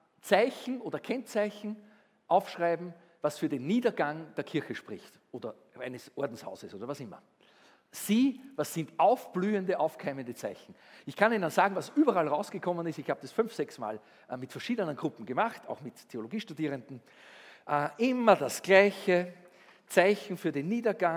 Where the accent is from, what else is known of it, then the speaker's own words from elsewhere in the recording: Linz, Upper Austria, Austria; Die Jesuiten sind aus Linz, meiner Heimatstadt, weggegangen.